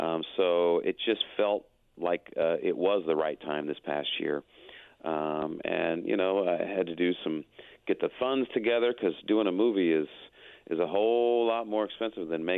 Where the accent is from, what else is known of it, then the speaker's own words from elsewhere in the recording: Chicago, Illinois, United States; back in my hometown of Chicago, and I said, you know what? This would be the perfect place to bring people together and enjoy this beautiful city